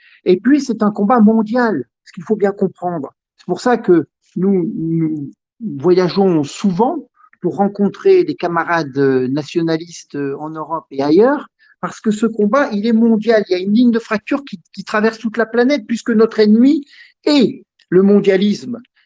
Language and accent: French; Corsica, France; je suis français et corse qui plus est, donc très très français, parce que je rejette le combat indépendantiste corse.